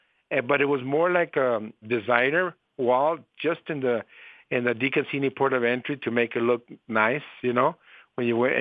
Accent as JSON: {"language": "English", "town": "Nogales", "region": "Arizona", "country": "United States", "tie": "born or raised there", "said": "I was born here in Nogales in 1952."}